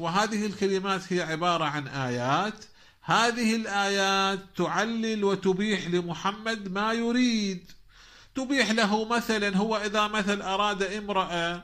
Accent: Iraq; عندنا بالعراق نساء كثيرات التي تسقط

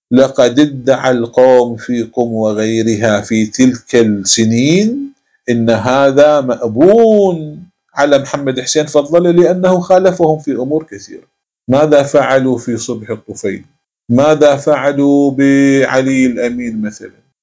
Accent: Iraq; الآن الميليشيات عندنا بالعراق الكثير من المسؤولين هم صبي الصغار

